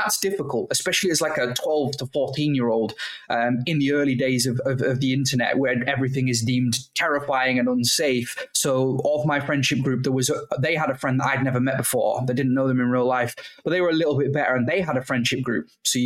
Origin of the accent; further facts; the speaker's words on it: Kendal, North West England, United Kingdom; I am from Kendal, Cumbria, the Lake District up in the northwest of England. I'm 30 years old.